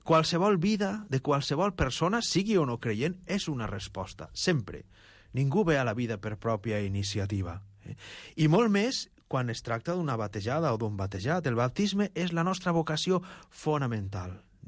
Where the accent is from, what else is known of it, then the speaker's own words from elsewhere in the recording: Calp, Valencian Community, Spain; born there; now in Lleida, Spain; Jo vaig néixer a Alacant, a un poble d'Alacant petit, bueno, ara ja no és tan petit, que se'n diu Calp. Mm-hmm. És a la costa, a la comarca de la Marina Alta.